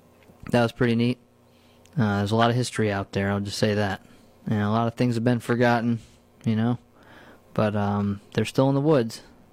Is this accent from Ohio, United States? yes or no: no; New Paltz, New York, United States; Remember growing up, you'd see a car growing up in New Paltz along the flats there.